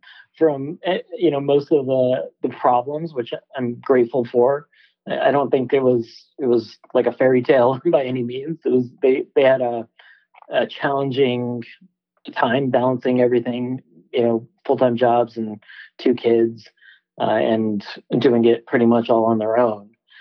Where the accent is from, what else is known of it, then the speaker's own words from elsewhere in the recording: Michigan, United States; We grew up in Michigan, outside of Detroit.